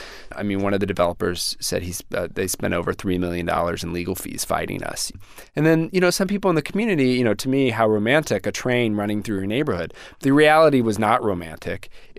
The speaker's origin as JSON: {"language": "English", "town": "San Antonio", "region": "Texas", "country": "United States", "tie": "born or raised there", "said": "She's from San Antonio, my hometown."}